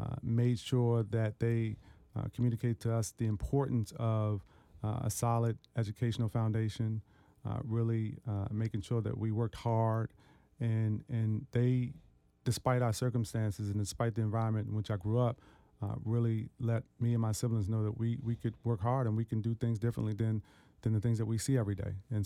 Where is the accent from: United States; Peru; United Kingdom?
United States; Washington, District of Columbia; I was born right on North Capitol Street, across from the McMillan Reservoir, really in eyesight of the tower over at Howard, the clock, and really grew up a fan of Howard University.